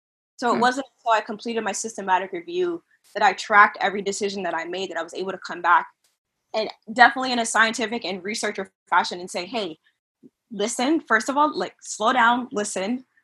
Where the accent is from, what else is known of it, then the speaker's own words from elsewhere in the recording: Connecticut, United States; I would say growing up in Connecticut, I did not know that the U.S. Forest Service existed until maybe my 20s. There are no national forests in the state of Connecticut.